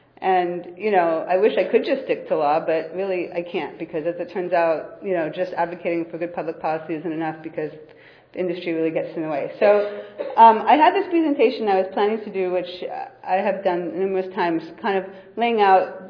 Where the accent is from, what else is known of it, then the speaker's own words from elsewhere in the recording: Oakland, California, United States; I'm just from Oakland across the bay. Thank you all for coming to my town.